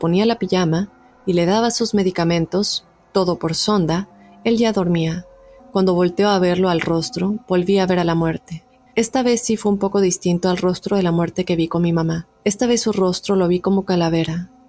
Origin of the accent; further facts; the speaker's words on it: Salina Cruz, Oaxaca, Mexico; Yo soy también de Oaxaca, del puerto de Salina Cruz, donde tienes tu casa para cuando gustes.